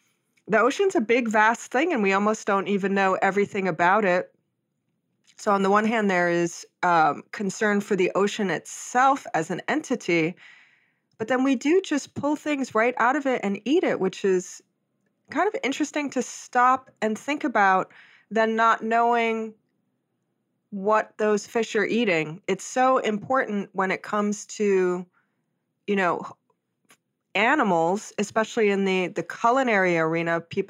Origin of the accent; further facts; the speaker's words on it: Hawaii, United States; you know, I'm from Hawaii. I was born and raised there, spent a lot of time in the ocean, on the ocean.